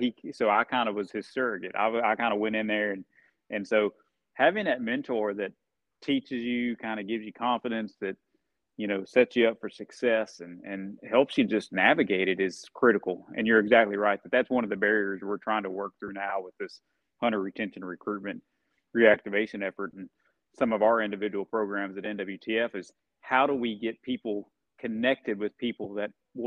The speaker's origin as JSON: {"language": "English", "town": "Elizabethtown", "region": "Kentucky", "country": "United States", "tie": "born or raised there", "said": "But I grew up in Central Kentucky. Grew up kind of in the suburbs a little bit in Elizabethtown."}